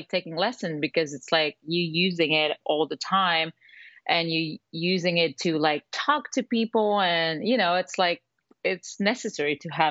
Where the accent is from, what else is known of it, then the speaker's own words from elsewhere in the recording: France; moved away as an adult; now in Los Angeles, United States; So my mom moved to France when I was three. And okay. I grew up in France. And at 25, I decided to move to LA.